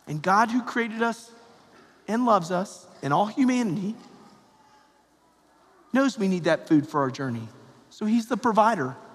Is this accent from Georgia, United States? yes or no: yes; Atlanta, Georgia, United States; even though I'm from Atlanta, Georgia, Coca-Cola, right?